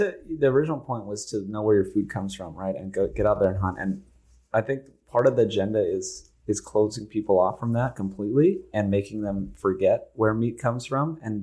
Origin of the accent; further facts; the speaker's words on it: Hawaii, United States; And I'm from Hawaii, and they have a lot of Axis deer.